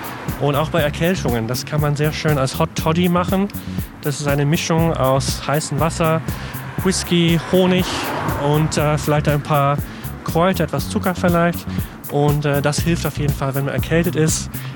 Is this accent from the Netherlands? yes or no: no; Scotland, United Kingdom; German is a second language; das trägt man mit Vergnügen als stolze Schotte und sieht immer gut aus, finde ich.